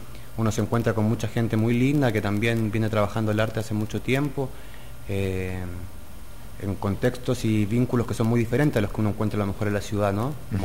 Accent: Valparaíso, Chile; also born or lived in Punta Arenas; Nací en Punta Arenas, allá al ladito de Ushuaia. Uh-huh. Pero ya crecí toda mi formación en la escuela y la universidad allá en Valparaíso.

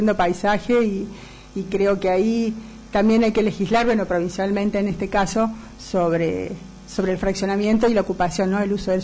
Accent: Termas de Río Hondo, Santiago del Estero, Argentina; born there; now in Calamuchita, Argentina; yo nací en Termas de Riondo.

